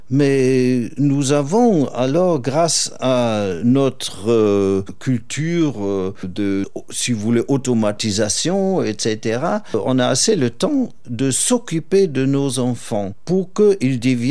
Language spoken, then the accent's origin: French; Germany; Chez nous, en Allemagne, je pense qu'on était aussi pauvre à l'époque comme l'Afrique d'aujourd'hui.